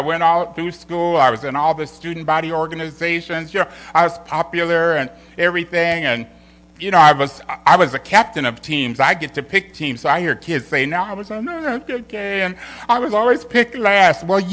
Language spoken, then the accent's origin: English; Los Angeles, California, United States; I grew up in L.A. I was born there.